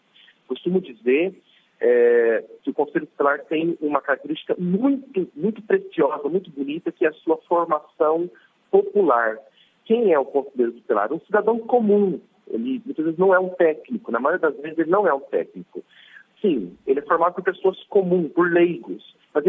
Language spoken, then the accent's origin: Portuguese; Londrina, Paraná, Brazil; Eu hoje estou aqui no interior da Bahia, eu sou de Londrina, no Paraná, hoje estou aqui na cidade de Paulo Afonso, extremo norte aqui da Bahia